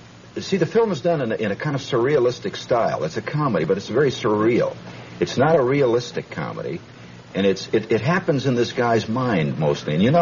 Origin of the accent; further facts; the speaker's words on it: Hammond, Indiana, United States; Well, I grew up in Hammond.